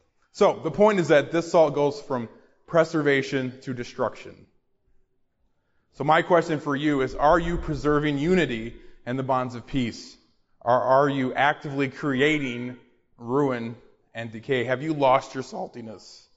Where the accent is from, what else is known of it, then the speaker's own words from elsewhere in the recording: Chicago, Illinois, United States; But I grew up in Chicago, or outside of Chicago. And in the wintertime, they salt the roads.